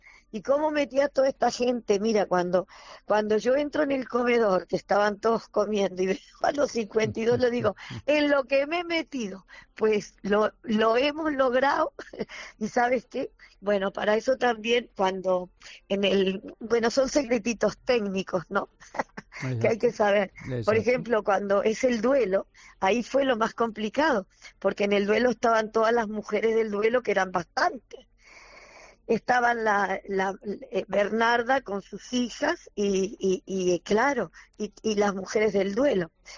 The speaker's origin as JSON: {"language": "Spanish", "country": "Uruguay", "tie": "born there", "said": "soy nacida en Uruguay, mi Uruguay natal, de raíces españolas al 100%. Yo digo que si tengo algo de talento es por España, ¿eh? Y estoy orgullosa de haber nacido en Uruguay."}